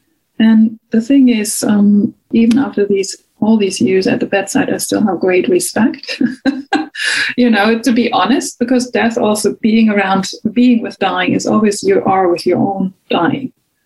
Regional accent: Germany; So I started, I grew up in Germany.

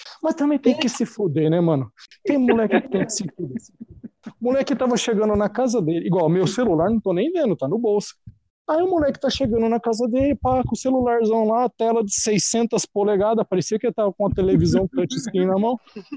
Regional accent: Brazil; somos brasileiros

